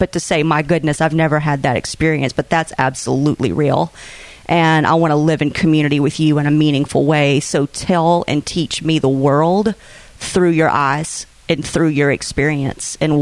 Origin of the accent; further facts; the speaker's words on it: Mississippi, United States; I did not grow up in a diverse city. I did not grow up in a diverse neighborhood.